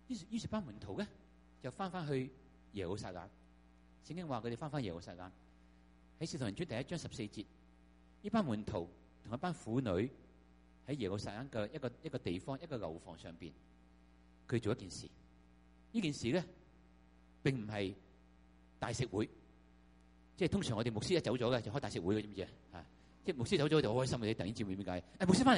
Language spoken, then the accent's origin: Cantonese; Hong Kong; 即系我哋香港人咧，好心急嘅，知唔知啊？